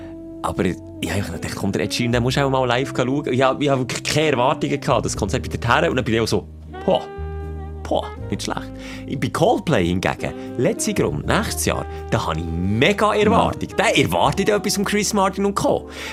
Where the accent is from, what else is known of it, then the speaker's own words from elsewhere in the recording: Greece; German is a second language; ich bin ein Grieche aus Griechenland.